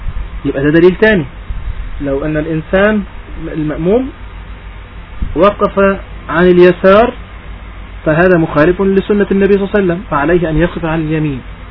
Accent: Egypt; هذا مشهور جدا عندنا في مصر

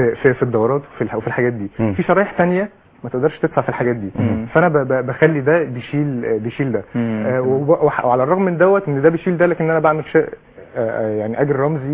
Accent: Egypt; عندنا في مصر

